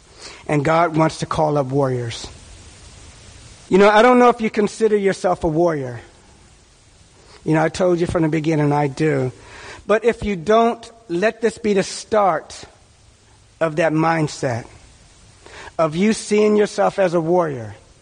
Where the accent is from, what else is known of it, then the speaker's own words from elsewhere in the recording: Washington, District of Columbia, United States; I grew up in a really rough area. I'm from Washington, D.C., and I grew up in a really rough area.